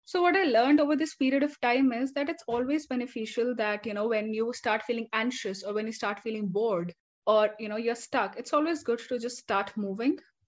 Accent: Himachal Pradesh, India; because I'm from Himachal Pradesh. That's my hometown.

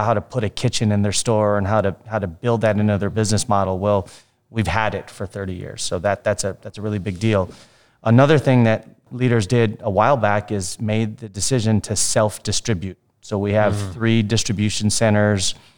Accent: Chicago, Illinois, United States; also born or lived in Philadelphia / Boise / Minneapolis; I'm born and raised in Chicago, spent some time in Philadelphia, moved to Boise, Idaho when I was with Albertsons, moved to Minneapolis, and then came back to Chicago.

